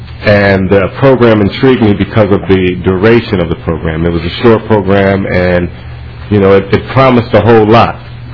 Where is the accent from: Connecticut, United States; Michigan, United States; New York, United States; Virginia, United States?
Michigan, United States; now in Minnesota, United States; I am also a recent transplantee to the state of Minnesota from Michigan. I came directly from Michigan